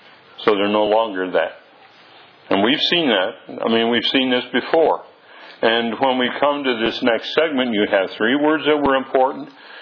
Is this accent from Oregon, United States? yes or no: yes; Oregon, United States; And I thought, here, I'm from Oregon. I'm clear out here and been around in a few places.